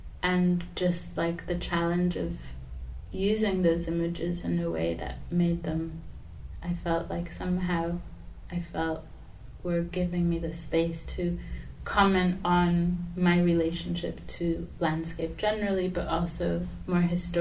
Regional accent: Venezuela; also born or lived in Israel; I was born in Israel, but I grew up in Venezuela, and I went to an international school there.

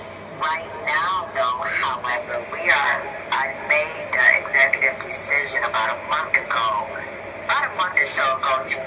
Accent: Michigan, United States; now in Florida, United States; I am not originally from Florida. I am originally from Michigan, but I've been down here about 8 years.

